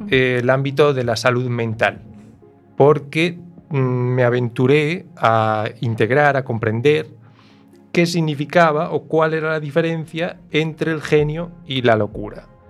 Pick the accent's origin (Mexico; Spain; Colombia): Spain; Carballo, Galicia; also born or lived in Barcelona; Sí, yo soy nativo de Carballo.